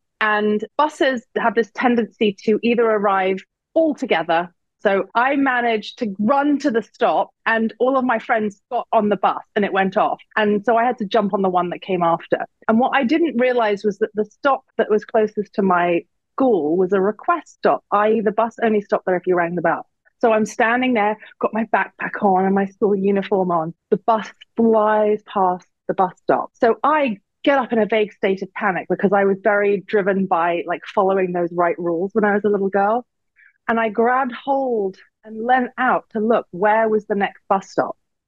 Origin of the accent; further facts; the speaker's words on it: London, United Kingdom; now in United States; So I'm a Londoner. I live in the US, lived in the US for 21, nearly 22 years. It'll be 22 years in March.